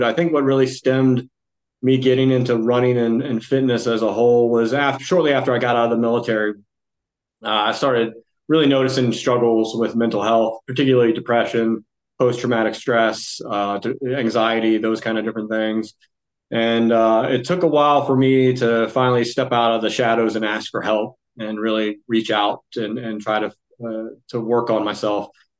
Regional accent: Virginia, United States; Yeah. So I grew up here in Virginia, pretty much my whole life.

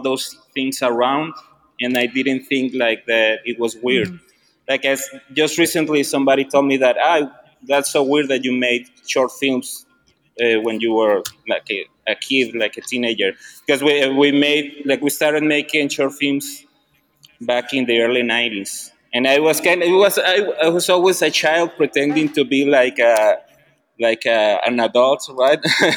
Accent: Mexico; English is a second language; because we're from Mexico and we have like an outsider view of things.

